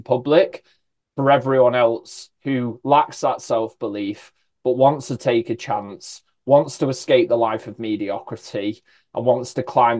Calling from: United Kingdom; I'm in the UK actually

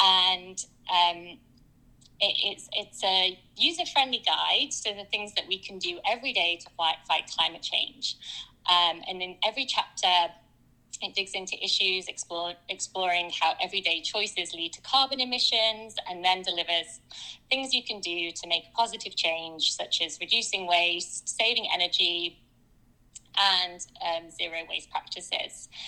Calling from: Brooklyn, New York, United States; Yes, I'm calling in from Brooklyn in New York City.

